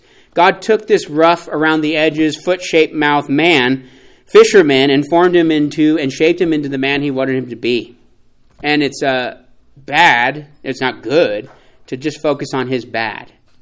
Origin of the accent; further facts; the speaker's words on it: California, United States; I really don't care because I grew up in California. I'm sorry, but I grew up in California and rooted for the 49ers in the 80s